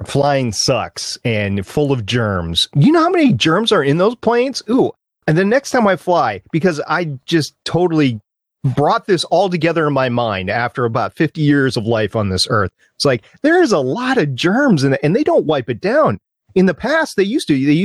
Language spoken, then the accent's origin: English; Minnesota, United States; I grew up in Minnesota, so that's central time zone.